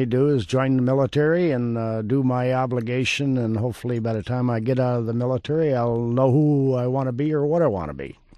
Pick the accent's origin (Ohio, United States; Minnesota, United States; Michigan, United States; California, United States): Michigan, United States; Pontiac; Well, I grew up in Pontiac, Michigan, of course, and graduated from high school there.